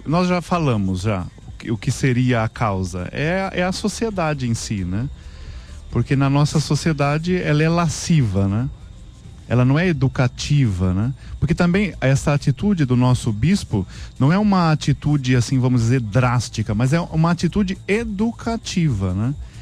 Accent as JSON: {"language": "Portuguese", "town": "Urânia", "region": "São Paulo", "country": "Brazil", "tie": "born or raised there", "said": "Agora eu estive recentemente na minha terra, né? Lá no interior de São Paulo, Urânia"}